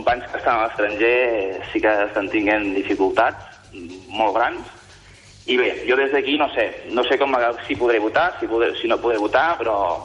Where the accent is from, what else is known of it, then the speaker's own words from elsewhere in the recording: Sant Feliu de Guíxols, Catalonia, Spain; fa dues setmanes vaig poder anar a Sant Feliu de Guíxols, d'on soc jo